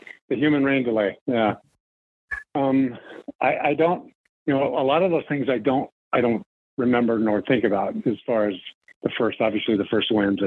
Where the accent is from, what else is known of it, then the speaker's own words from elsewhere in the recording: Compton, California, United States; me being the kid growing up in Compton, watching Drysdale and Koufax, my two favorite Dodgers.